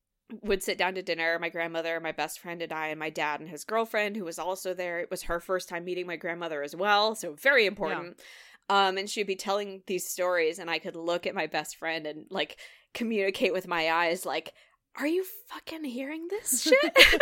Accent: West Coast, United States; because I grew up on the West Coast. All of my friends are on the West Coast

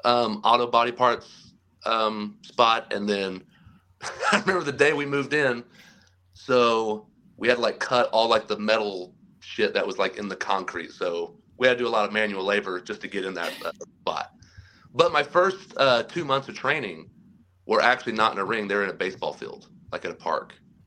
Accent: Oklahoma, United States; moved away as an adult; now in Austin, United States; So as soon as I graduated high school, I moved from Oklahoma to Austin and started training.

